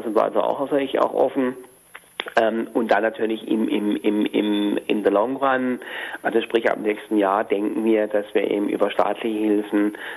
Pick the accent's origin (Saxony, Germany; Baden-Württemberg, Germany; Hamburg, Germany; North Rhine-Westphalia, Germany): Hamburg, Germany; ich jetzt also als Hamburger an den Oberbürgermeister schreiben